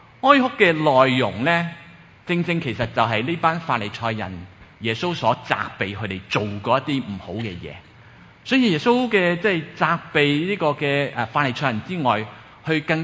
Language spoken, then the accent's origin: Cantonese; Guangdong, China; 但系我哋广东人有一句说话呢，就系咁讲